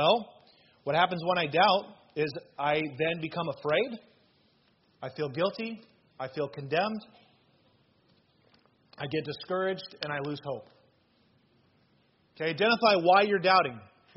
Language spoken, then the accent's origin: English; Las Vegas, Nevada, United States; And every time I said, hey, we're from Las Vegas, they said, why did you move here?